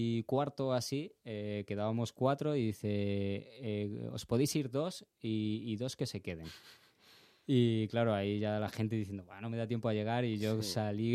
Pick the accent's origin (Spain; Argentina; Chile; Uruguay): Spain; Pinto, Community of Madrid; Yo soy de Pinto, vale. Pero tengo un pueblo, vale. Mis padres son de un pueblo en Toledo, ¿no? Villafranca de los Caballeros.